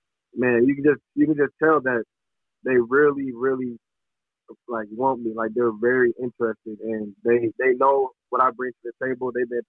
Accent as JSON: {"language": "English", "town": "Indianapolis", "region": "Indiana", "country": "United States", "tie": "born or raised there", "said": "growing up in Indianapolis, I went to a private school, coming up, and then I went to a high school called Lawrence North for 2 years before I ended up making a move to Wasatch."}